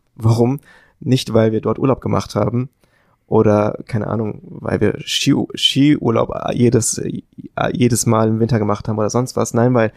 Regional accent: Bochum, North Rhine-Westphalia, Germany; ich bin in Bochum geboren, Kevin, und aufgewachsen und sage auch immer, ich bin Kind des Ruhrgebiets, aber meine Eltern kamen aus Afghanistan, aus Kabul.

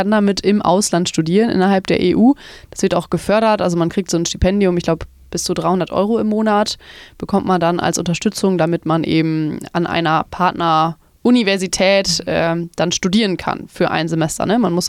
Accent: Germany; ich bin halt in Grenznähe aufgewachsen. Also ich wohne nur ganz wenige Kilometer von der niederländischen Grenze weg oder habe da gewohnt, bevor ich umgezogen bin.

